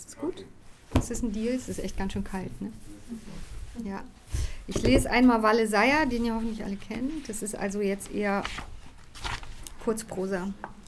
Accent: Tehran, Tehran Province, Iran; Und ich bin ja in Teheran aufgewachsen, und ich bin ja auch schon ein älterer Jahrgang, nämlich 1963er Jahrgang.

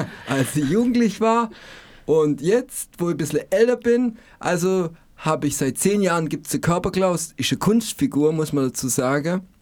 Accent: Stuttgart, Baden-Württemberg, Germany; ich komme aus Stuttgart, wie man hören tut.

